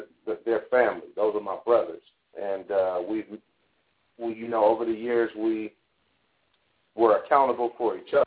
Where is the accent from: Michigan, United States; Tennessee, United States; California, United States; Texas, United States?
California, United States; East Palo Alto; I actually grew up in East Palo Alto. For those, if any of the kids are from the Bay Area, they've heard of that city